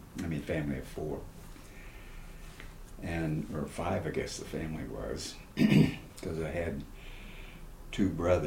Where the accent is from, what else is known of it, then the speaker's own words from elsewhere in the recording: Texas, United States; also born or lived in New Haven, Connecticut; I was born in New Haven, Connecticut, if that makes any sense. Mm-hmm. But I grew up primarily, I guess, in Texas, where I went to grade school, at least from the third grade on, and then through high school.